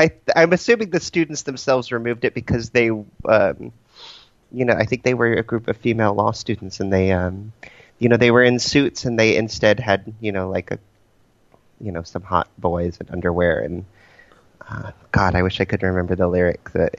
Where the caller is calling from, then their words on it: Japan; Well, I'm calling from Japan.